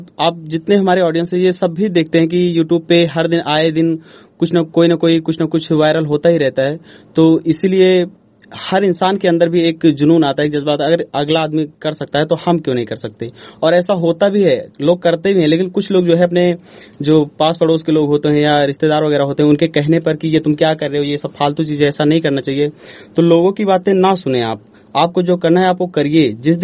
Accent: Pratapgarh, Uttar Pradesh, India; और मैं यूपी प्रतापगढ़ का हूँ, जिले का रहने वाला हूँ।

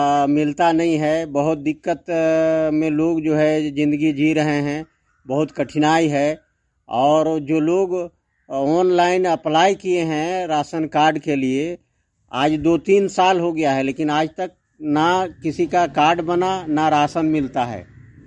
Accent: Turiyo, Jharkhand, India; हम तुरियो ग्राम का रहने वाले हैं, तुरियो पंचायत चंद्रपुरा प्रखंड बोकारो जिला से।

